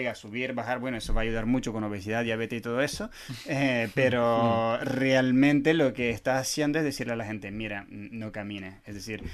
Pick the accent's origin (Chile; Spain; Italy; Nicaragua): Italy; Bergamo, Lombardy; yo lo vi, por ejemplo, implantado en mi ciudad de origen en Italia, que la nombramos antes, que es Bérgamo, que es una ciudad también muy amiga del coche y bastante poco amiga de la bicicleta